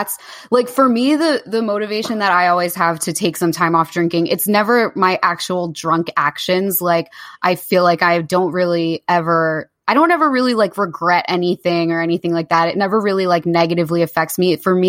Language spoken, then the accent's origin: English; New Jersey, United States; And I'm like, well, I'm from the Jersey Shore.